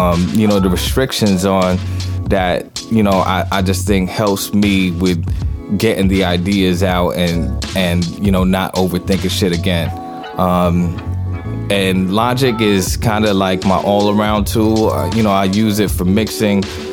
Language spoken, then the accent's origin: English; New Jersey, United States; growing up in Jersey, you know, being so close to the city was, you know, huge in terms of, you know, musical influence.